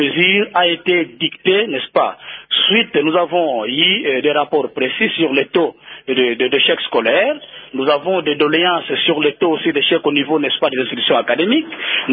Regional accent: Matadi, Kongo Central, DR Congo; Moi, c'est de la ville de Matadi

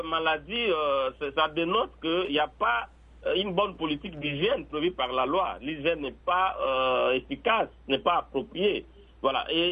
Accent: Mbandaka, Équateur, DR Congo; même chez nous, en Mbandaka ici

